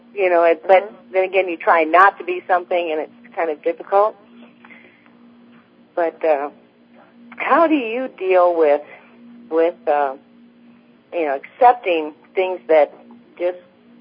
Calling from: Illinois, United States; I'm from Illinois.

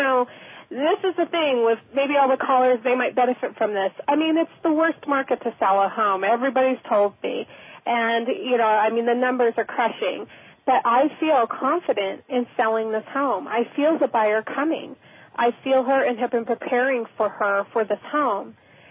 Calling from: Colorado, United States; I'm calling from Colorado.

